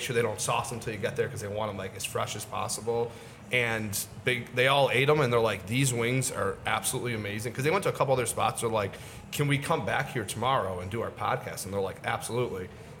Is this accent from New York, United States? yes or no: yes; Buffalo, New York, United States; And we're telling them from Buffalo